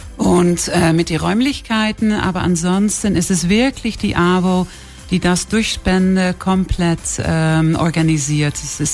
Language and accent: German; Netherlands; German is a second language; also born or lived in Hungary / Switzerland / London / Antwerp; now in Germany; Ich bin aus dem Ausland eigentlich zurück. Man hört ja noch immer, ich bin Holländerin selbst.